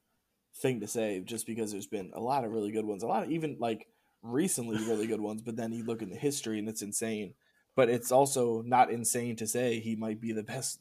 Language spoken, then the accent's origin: English; Maryland, United States; I grew up in Maryland, and Reggie Bush obviously played football at USC.